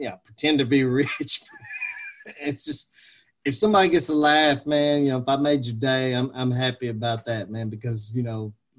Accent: the South, United States; you know, I grew up in the South. It was NWA and, yep, World Class Championship Wrestling.

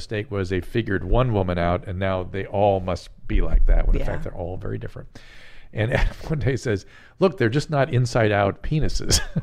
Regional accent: Ukraine; I'm from the Ukraine and whatever.

